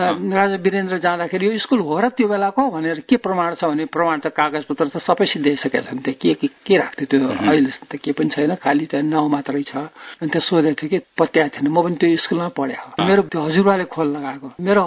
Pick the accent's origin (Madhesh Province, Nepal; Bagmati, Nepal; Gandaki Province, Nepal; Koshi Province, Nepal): Madhesh Province, Nepal; Siraha; मेरो घर सिराहा हो।